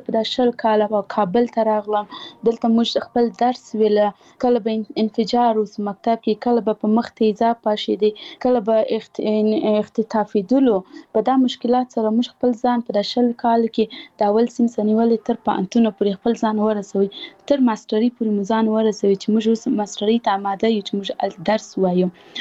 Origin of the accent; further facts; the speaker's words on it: Paktia, Afghanistan; زه خپل د پکتیا ولایت یم، زه د یو کلی یم،